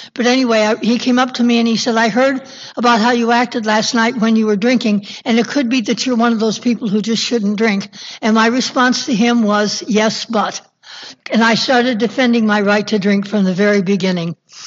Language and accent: English; Iowa, United States; So I came back to Owine, which is where I grew up in Iowa. Nobody's ever heard of that probably.